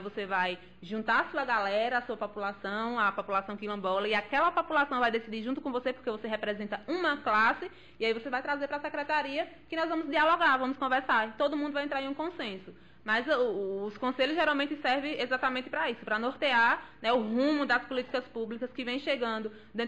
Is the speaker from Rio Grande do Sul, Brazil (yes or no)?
no; Lage dos Negros, Bahia, Brazil; ele trouxe para a secretaria uma pessoa que é de uma região quilombola. Eu sou de Lajes dos Negros, eu sou da comunidade de Patos, eu conheço a realidade do nosso povo.